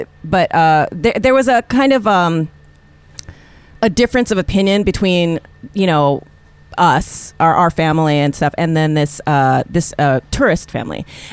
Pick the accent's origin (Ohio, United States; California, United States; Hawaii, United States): Hawaii, United States; You know, it's weird growing up in Hawaii because the experience is you are the majority.